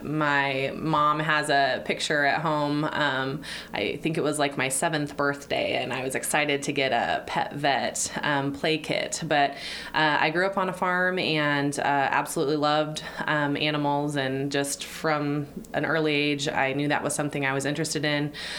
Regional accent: Knoxville, Tennessee, United States; I'm from here in Knoxville.

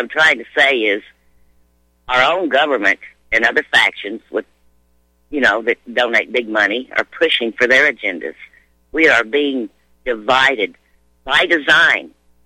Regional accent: the South, United States; I'm a Southerner. our culture is being destroyed.

